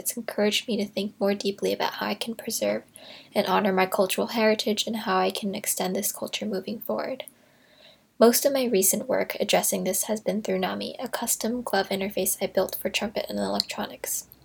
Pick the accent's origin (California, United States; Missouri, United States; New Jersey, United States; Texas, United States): California, United States; also born or lived in Sydney, Australia; I'm a musician, composer, and creative technologist based in Los Angeles. While I was born in Sydney, Australia, I grew up in California, and Little Tokyo has played an important role in my life with my journey to learn about my Nikkei heritage.